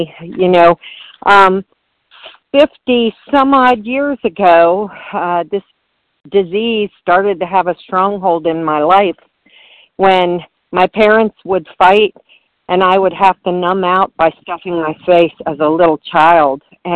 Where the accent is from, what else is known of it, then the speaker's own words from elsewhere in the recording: Baltimore, Maryland, United States; from Baltimore.